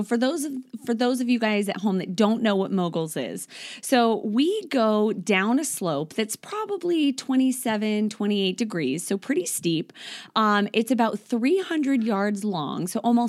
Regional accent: Lake Tahoe, California, United States; So I grew up in Lake Tahoe, California.

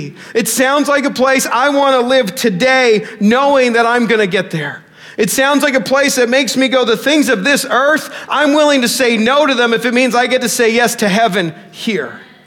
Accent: Canada; I'm from Canada

